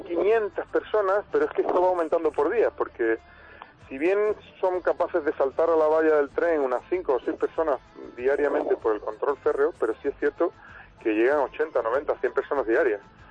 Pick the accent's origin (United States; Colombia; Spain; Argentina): Spain; en total somos 21 personas, de la cual somos 5 españoles